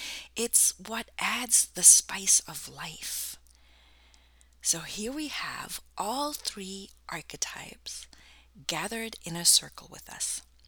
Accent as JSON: {"language": "English", "country": "Germany", "tie": "born or raised there", "also_born_or_lived": "Cape Town, South Africa / United States", "second_language": "English", "moved": "yes", "lives_now": "Canada", "said": "I've lived in 4 countries in my lifetime, born and raised in Germany. Then I've also lived in South Africa, in Cape Town, because my mom was South African. I've lived in the United States, and right now I'm living in Canada."}